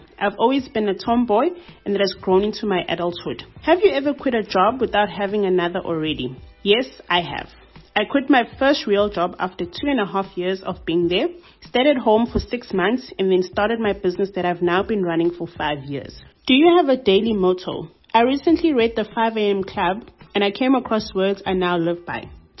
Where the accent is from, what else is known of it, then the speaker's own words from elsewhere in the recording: Durban, KwaZulu-Natal, South Africa; I'm a 29-year-old young woman born and bred in Durban.